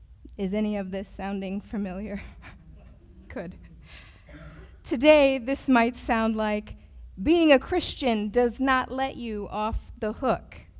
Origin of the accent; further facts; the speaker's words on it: Arizona, United States; I am from Arizona, born and raised, and like every other U.S. state, Arizona is land that was taken from indigenous people.